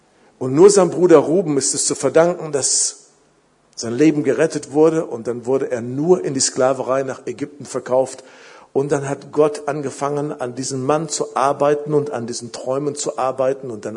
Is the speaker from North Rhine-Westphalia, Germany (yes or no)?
yes; Iserlohn, North Rhine-Westphalia, Germany; Ich bin in einem gläubigen Elternhaus groß geworden in Iserlohn. Ein typisches Nachkriegskind. Alles in Deutschland war kaputt. Meine Eltern waren gläubig. Gute evangelikale Christen, beide wiedergeboren.